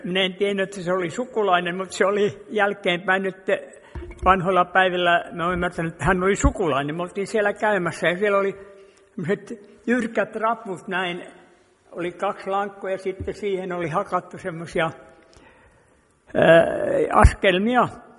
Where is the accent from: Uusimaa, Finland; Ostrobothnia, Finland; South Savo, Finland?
Ostrobothnia, Finland; Jakobstad; born there; Minähän olen syntynyt täällä Pietarsaaressa